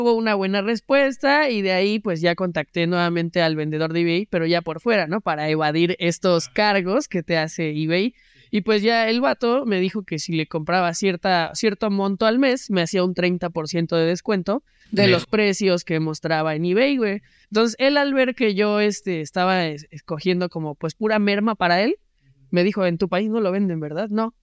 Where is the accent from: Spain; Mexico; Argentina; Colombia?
Mexico; como buen mexicano al chingue su madre.